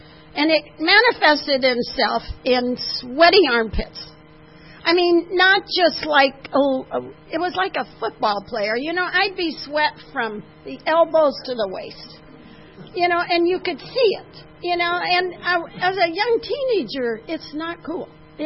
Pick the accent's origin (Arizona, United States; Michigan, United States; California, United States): California, United States; Santa Monica; I was born and raised in Santa Monica, so I'm native to the coast. I live inland now, and it's a culture shock, but it's sort of close.